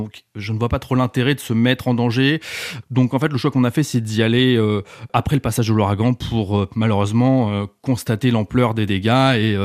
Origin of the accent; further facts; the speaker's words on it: France; ce que nous, en tant que Français, on pourrait considérer comme un dysfonctionnement